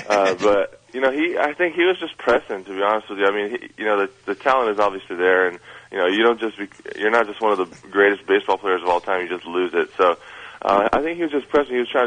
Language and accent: English; West Covina, California, United States; I grew up in West Covina. And, you know, went to Bishop Amat High School